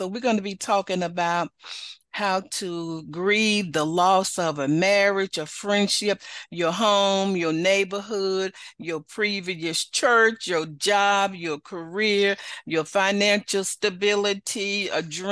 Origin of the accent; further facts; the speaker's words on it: Chattanooga, Tennessee, United States; Y'all know I'm from Chattanooga, Tennessee. My alma mater, Tennessee State University, is in Nashville.